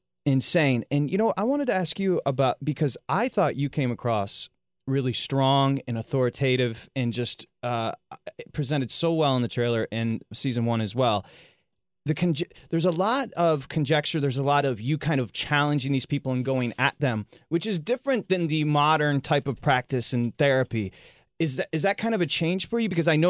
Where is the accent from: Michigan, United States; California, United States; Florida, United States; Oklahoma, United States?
Michigan, United States; I grew up right outside of Detroit in Michigan, and we were all hip-hop kids